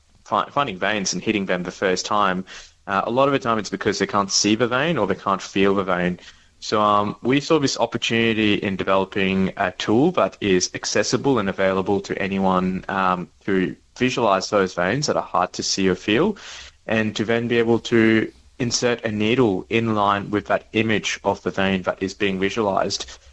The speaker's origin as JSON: {"language": "English", "country": "Mauritius", "tie": "born or raised there", "said": "growing up in Mauritius, where I was born and lived almost half of my life"}